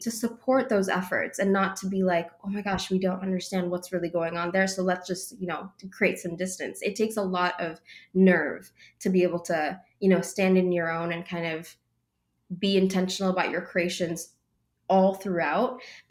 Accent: Mombasa, Mombasa County, Kenya; moved away as an adult; now in Minneapolis, United States; growing up in Mombasa, it's just everyone is kind of this beautiful blend. It really is a very special place. It's unlike the capital city in the sense that it really is just such a hodgepodge, such a melting pot

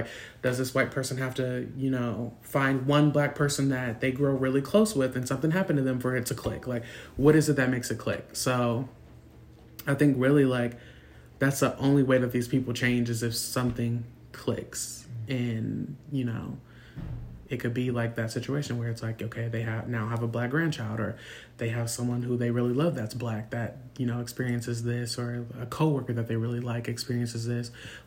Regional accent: Obetz, Ohio, United States; I grew up in Columbus, Ohio, Obetz, Ohio, wherever, and a lot of the kids that I went to school with who were white would have the little Confederate flag

